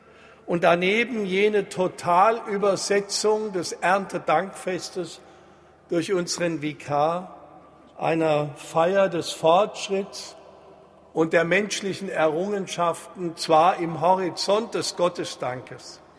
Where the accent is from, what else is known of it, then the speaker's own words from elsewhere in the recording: Darmstadt, Hesse, Germany; 1968, vor 51 Jahren, wurde ich in meiner Heimatstadt Darmstadt konfirmiert.